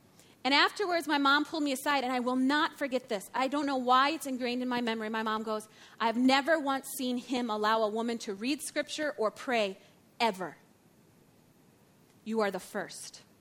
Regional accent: United States; I'm American. Please do not get confused. I know I probably say it every time because people still think I am Canadian.

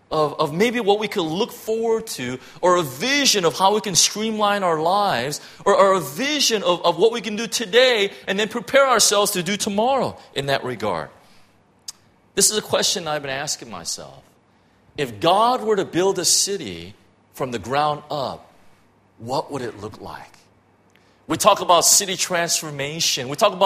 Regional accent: Irvine, California, United States; I'm a suburban guy, right? I grew up in Irvine, California. You can't get any more suburbs than that, right?

